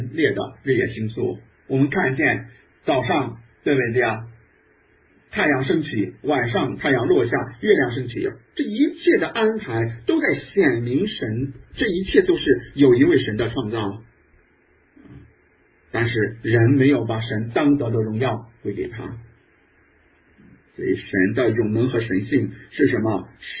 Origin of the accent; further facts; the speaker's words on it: China; 其实我们中国人